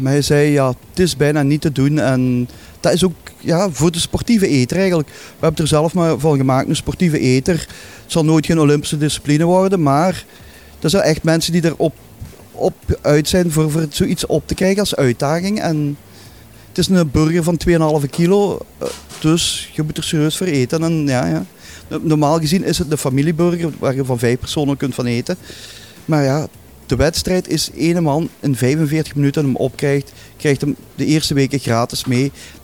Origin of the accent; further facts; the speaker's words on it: Limburg, Belgium; we willen gewoon als Limburger niet achterblijven.